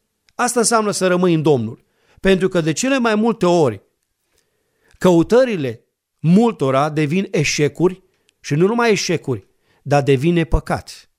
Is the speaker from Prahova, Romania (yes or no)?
yes; Ploiești, Prahova, Romania; Că noi suntem din Ploiești.